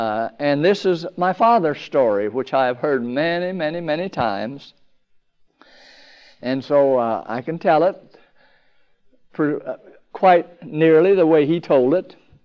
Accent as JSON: {"language": "English", "region": "California", "country": "United States", "tie": "born there", "said": "My father moved to California, and I was born in California."}